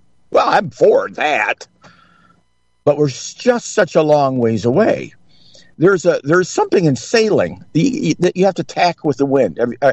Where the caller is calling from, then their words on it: Indian River, United States; I'm in Indian River. I was sitting in the shade.